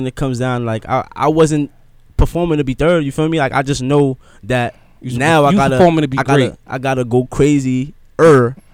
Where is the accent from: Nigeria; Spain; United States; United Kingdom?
Nigeria; You know what I'm saying, as a Nigerian, as an African, you know what I'm saying, we come from royalty.